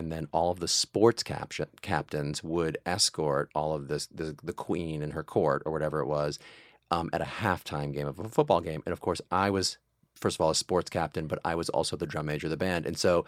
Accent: Mansfield, Massachusetts, United States; I grew up in a town called Mansfield, Massachusetts.

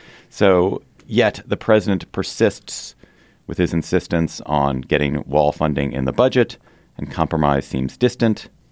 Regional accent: Washington, District of Columbia, United States; We have a live show coming up here in Washington, D.C., my hometown, at the Lincoln Theater on Wednesday, March 27th.

